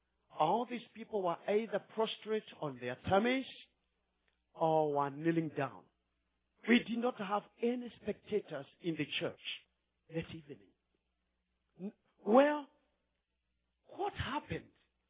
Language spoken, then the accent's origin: English; Kenya; By now, you know, we come from Kenya. Nakuru is our city, about 1 million people. That's where we have been residing for the last 34 years when we have been ministering.